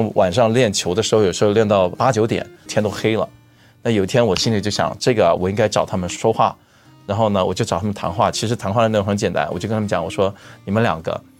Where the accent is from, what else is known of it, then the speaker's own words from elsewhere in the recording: China; now in United States; 我已经在美国落地生根了，这里就是我的国家，虽然我是别的国家的移民，虽然我身上流的血是别的国家的血，对吧，我是中国人，但是这个美国就是我的国家